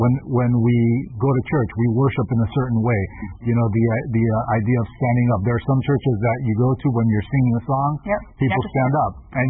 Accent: United States; born there; now Jonathan is living the American dream more than I am. And I was born in America.

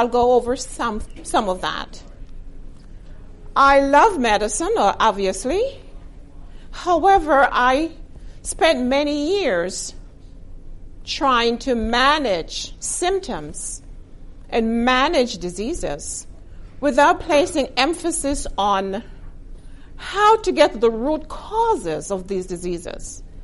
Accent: Texas, United States; I am from Texas. Do you know where Texas is?

